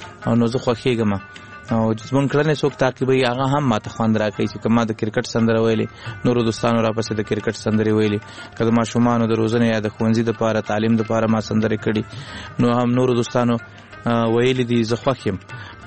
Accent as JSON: {"language": "Pashto", "region": "Laghman", "country": "Afghanistan", "lives_now": "Kunduz, Afghanistan", "said": "مننه زمنګ اصلا د لغمان ولایت یو بیا تلې کندوز ته د ناقلونو په دوره کې"}